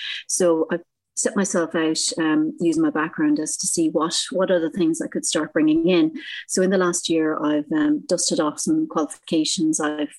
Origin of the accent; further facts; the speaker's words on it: County Laois, Ireland; moved away as an adult; also born or lived in United Kingdom / Australia; now in Isle of Man; I'm originally from Ireland, a little place called County Laois, and I've been living in the Isle of Man for the last 5 years.